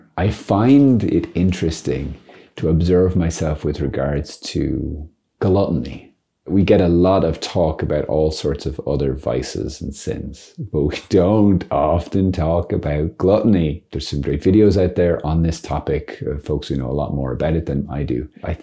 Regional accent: Ireland; As an Irishman, that's I can't possibly leave anything on my plate.

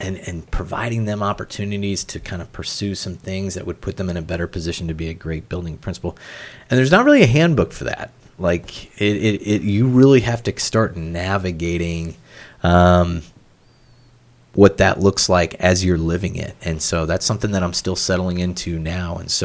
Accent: Ireland; born there; Well, I was born in Ireland.

